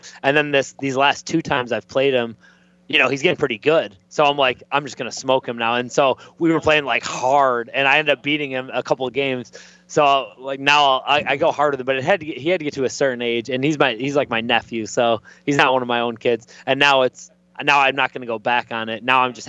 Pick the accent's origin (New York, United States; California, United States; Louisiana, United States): New York, United States; Lewiston; now in Tampa, United States; I grew up in Western New York, where my parents still live. Lewiston, New York, beautiful little town.